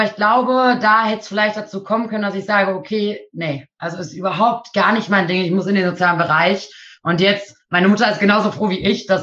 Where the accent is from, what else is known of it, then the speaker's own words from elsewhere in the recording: Nienburg, Lower Saxony, Germany; born there; ich bin 24 Jahre alt, komme gebürtig aus Nienburg, wohne mittlerweile auch wieder in Nienburg.